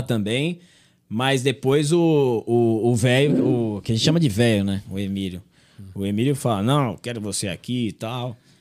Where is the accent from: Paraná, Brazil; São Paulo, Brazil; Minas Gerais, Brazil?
São Paulo, Brazil; Santos; eu sou de Santos. Santos é regata, bermuda e chinelo.